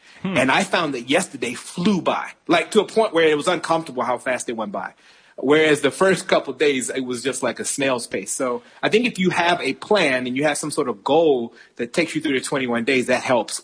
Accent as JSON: {"language": "English", "country": "United States", "said": "as an American"}